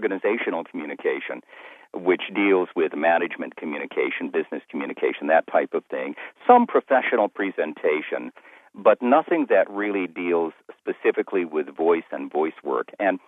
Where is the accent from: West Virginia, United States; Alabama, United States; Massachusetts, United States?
Massachusetts, United States; New Bedford; But I'm a New Bedford, Massachusetts boy, 50 miles south of Boston.